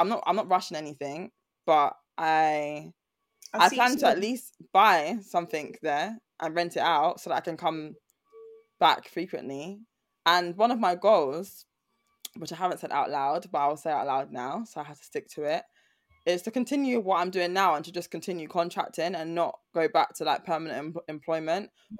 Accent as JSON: {"language": "English", "country": "United Kingdom", "said": "there's so much about being Black British that I think is truly special and truly magical. Like, it's a melting pot for so many different cultures that it feels like a luxury compared to, like, living, if I had grown up somewhere else."}